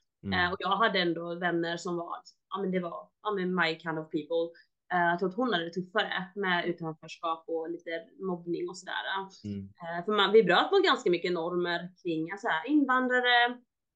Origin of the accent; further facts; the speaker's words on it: Småland, Sweden; jag är också uppvuxen i Småland, ett litet samhälle på 600 pers, ganska mycket främlingsfientlighet. Och vi var det så här, första invandrarna i det samhället.